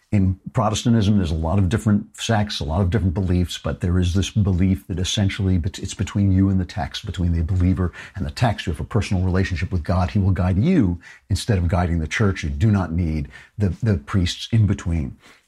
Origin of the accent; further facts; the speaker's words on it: United States; maybe just because I'm an American